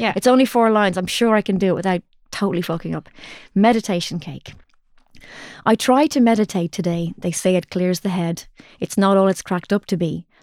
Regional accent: Ireland; as Irish people, we're meant to hold on to this

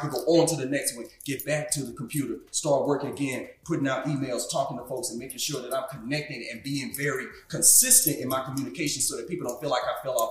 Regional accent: Chicago, Illinois, United States; also born or lived in Mississippi / Alabama; I tell everybody I'm from Missy, Chicago.

